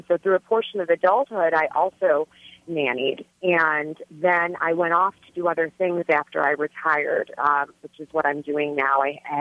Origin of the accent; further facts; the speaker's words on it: Chicago, Illinois, United States; I grew up in Chicago and in the western suburbs